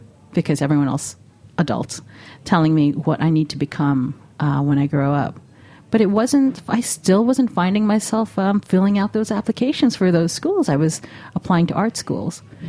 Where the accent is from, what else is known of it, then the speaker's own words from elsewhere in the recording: New York, United States; I grew up in New York City and went to most of my years Catholic schools.